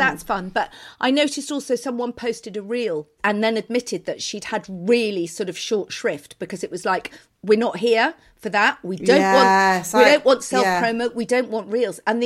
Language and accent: English; United Kingdom; I'm not saying that we're scummy British people, but we don't have those bidets.